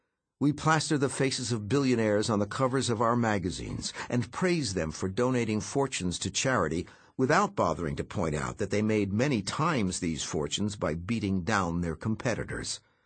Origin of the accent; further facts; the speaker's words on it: New Hampshire, United States; As a young man growing up in New Hampshire, my heroes, like those of everyone I knew, were people whose accomplishments made the world a better place for future generations.